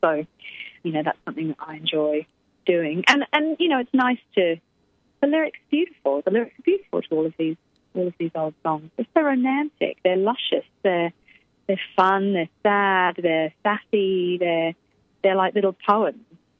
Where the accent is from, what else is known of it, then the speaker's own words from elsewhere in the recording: England, United Kingdom; accent: English; Well, you know, I'm English, darling.